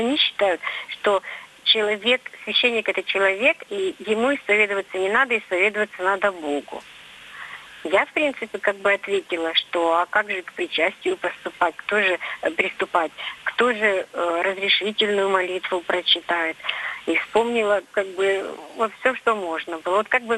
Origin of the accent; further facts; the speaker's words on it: Crimea, Ukraine; я из Крыма.